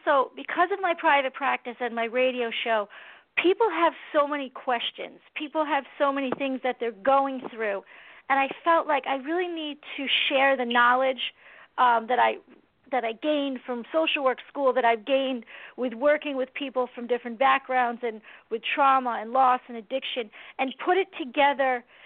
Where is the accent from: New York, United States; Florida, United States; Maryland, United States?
New York, United States; Yes, I'm from New York in Westchester County. Love it here.